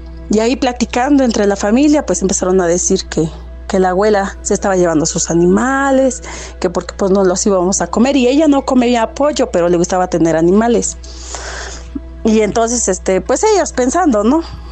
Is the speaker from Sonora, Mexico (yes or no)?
no; Amozoc, Puebla, Mexico; soy de aquí de Amozoc.